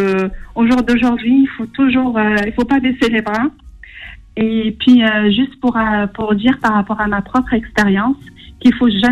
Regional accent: Algiers, Algiers Province, Algeria; Je suis une Algéroise.

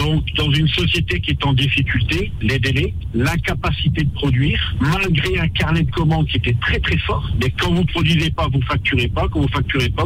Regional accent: Hauts-de-France, France; comme on dit chez moi dans le Nord

